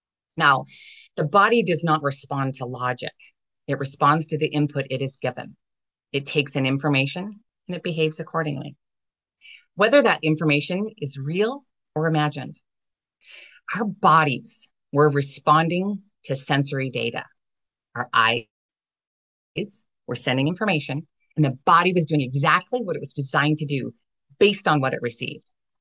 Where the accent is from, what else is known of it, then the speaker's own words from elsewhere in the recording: Montana, United States; I grew up in Montana in the 80s.